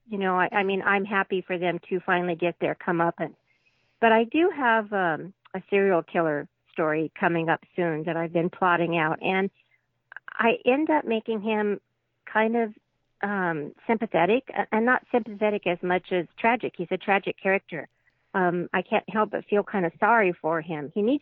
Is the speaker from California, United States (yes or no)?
yes; California, United States; I grew up in California. I lived on the beach, but we spent our summers water skiing here in the Central Valley